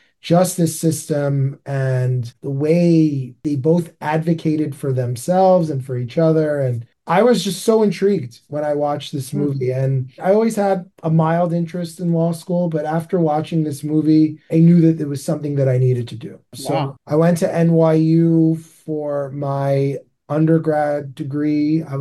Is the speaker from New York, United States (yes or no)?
yes; New York, United States; So I've been in New York my whole life. I've never left New York. I grew up on Long Island. I went to Great Neck North High School.